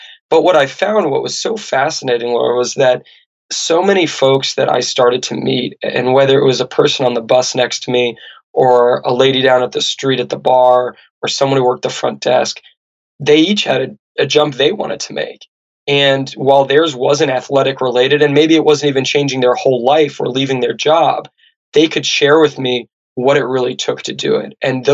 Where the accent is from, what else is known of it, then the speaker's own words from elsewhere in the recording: Santa Barbara, California, United States; particularly in the U.S., particularly where I grew up in Santa Barbara.